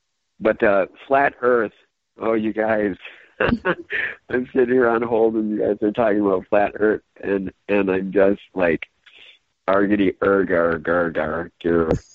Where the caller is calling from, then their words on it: Minnesota, United States; Hey, peeps. … calling from northern Minnesota.